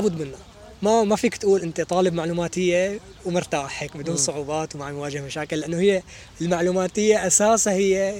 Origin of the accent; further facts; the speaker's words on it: Syria; هلا هون عندنا بسوريا لازم تكون أنت عندك إلمام شامل بأمور البرمجية